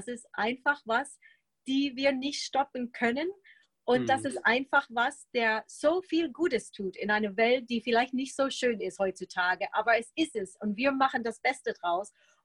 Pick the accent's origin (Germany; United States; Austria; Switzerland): United States; German is a second language; ich sage mal auf mein gut Deutsch als Amerikanerin